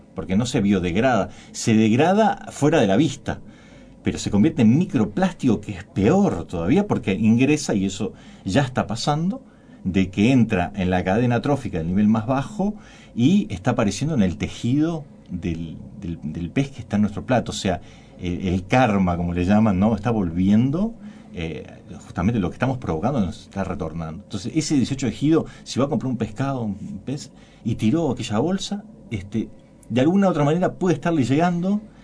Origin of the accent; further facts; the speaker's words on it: Uruguay; como uruguayos, tenemos educación, estamos informados